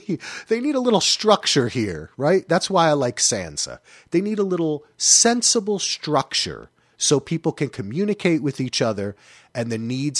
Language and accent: English; Ireland; I love the cold. You know what I'm saying? I'm Irish. I like it to be cold